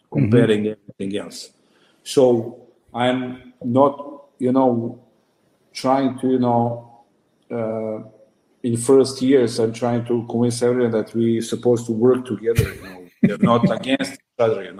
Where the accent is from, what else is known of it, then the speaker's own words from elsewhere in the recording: Serbia; English is a second language; And it was not easy, especially because I'm coming from Serbia. It's a different mentality